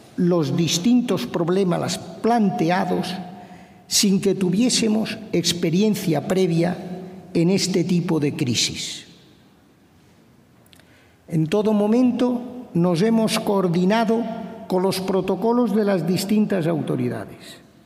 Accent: Spain; Como español judío

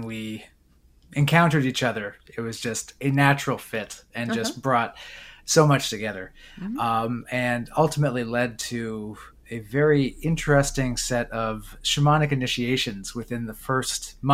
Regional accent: Oshawa, Ontario, Canada; born there; Yep. I was born in Oshawa, Ontario.

